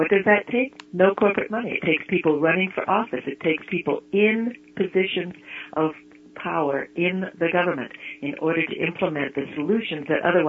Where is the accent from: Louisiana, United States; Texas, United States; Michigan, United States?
Michigan, United States; You know, I grew up in Michigan. Why wasn't Detroit rich?